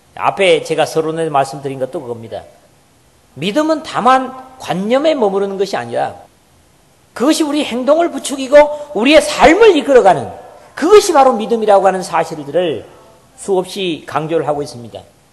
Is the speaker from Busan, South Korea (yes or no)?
yes; Busan, South Korea; 우리 대한민국의 어디 국민성이 그런지 마이 부산 사람이라서 그런지